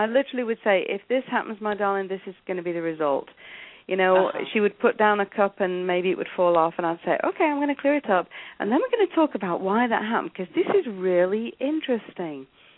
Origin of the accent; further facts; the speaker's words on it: England, United Kingdom; I mean, as you can hear, I'm English. I was born in England.